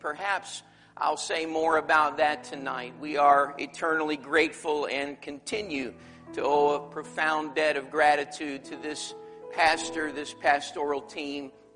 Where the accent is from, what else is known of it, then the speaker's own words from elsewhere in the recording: Pacific Northwest, United States; I'm from the Great Northwest, where one comedian observed that everyone there dresses as if a hike could break out at any minute.